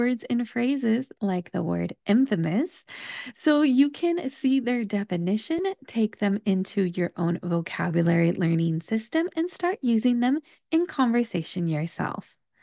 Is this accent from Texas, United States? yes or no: no; California, United States; accent: American; I speak with an American accent. I am from California, specifically Southern California, and I think my accent is pretty neutral, but I definitely have one